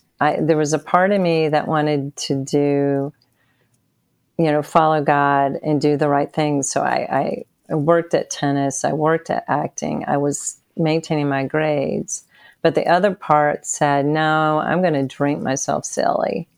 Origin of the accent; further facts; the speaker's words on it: Bristol, United States; I was born and raised in Bristol, Virginia, Tennessee, to … my parents.